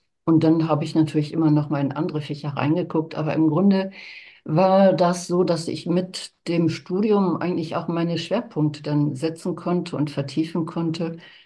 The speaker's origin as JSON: {"language": "German", "region": "Northern Germany", "country": "Germany", "tie": "born or raised there", "said": "Ich bin sowieso dann im Norden aufgewachsen von Deutschland."}